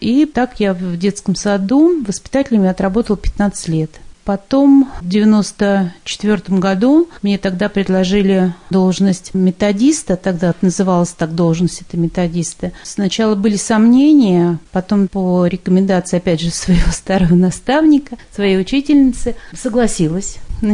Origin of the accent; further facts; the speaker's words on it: Rybaki, Moscow Oblast, Russia; born there; Я родилась в Раменском районе, в деревне Рыбаки. Заканчивала Малаховскую 8-летнюю школу.